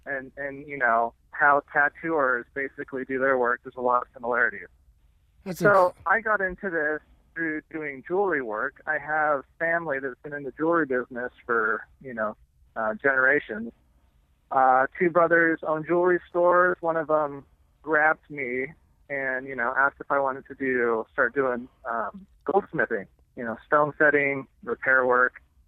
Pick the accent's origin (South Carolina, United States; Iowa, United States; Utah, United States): Utah, United States; St. George; Oh, I'm sorry, St. George.